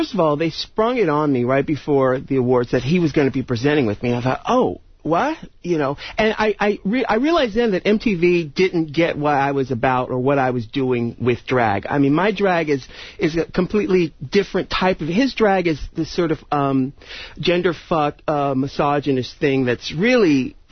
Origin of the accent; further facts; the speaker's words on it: San Diego, California, United States; I'm from San Diego.